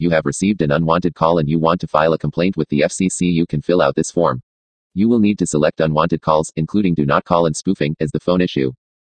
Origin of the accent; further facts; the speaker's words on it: San Bernardino, California, United States; born there; I was born on September 1, 1965 in San Bernardino, CA